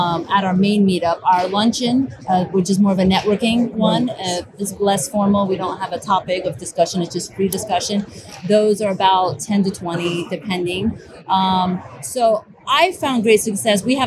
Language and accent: English; Jacksonville, Florida, United States; I'm from Jacksonville, Florida.